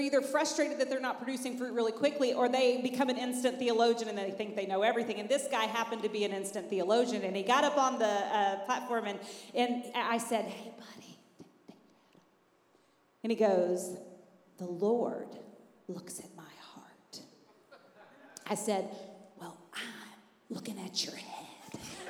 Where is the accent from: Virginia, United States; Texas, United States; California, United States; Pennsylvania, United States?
Texas, United States; now in Kentucky, United States; I didn't know this because I'm from West Texas and we don't grow things there.